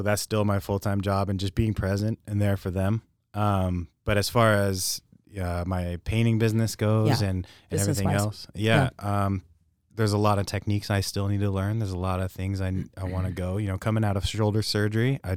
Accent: Dallas, Texas, United States; born there; Yeah. Texas. I was born in Dallas. Don't go there.

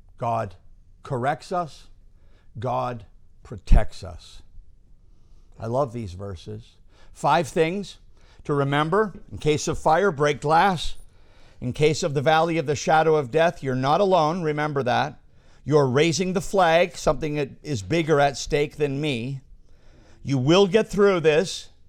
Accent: Scotland, United Kingdom; Two Scotsmen were arguing, as Scotsmen are like to do. I'm Scottish. Anybody else here Scottish?

